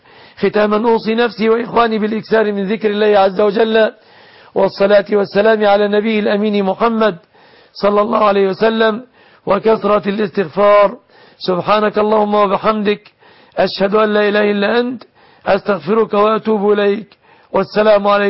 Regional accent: Egypt; بلادنا مصر

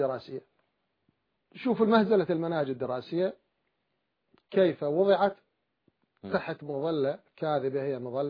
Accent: Iraq; أنا ابن العراق. أنا ابن هذه الظروف. أنا ابن هذه المعاناة. أنا خرجت من منطقة شيعية سنية وعرفت ما هو التشيع ومن هم السنة.

